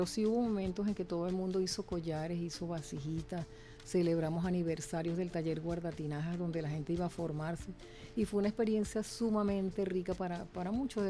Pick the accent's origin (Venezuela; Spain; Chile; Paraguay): Venezuela; Montalbán, Carabobo; porque yo nací en un pueblo, en Montalbán del estado Carabobo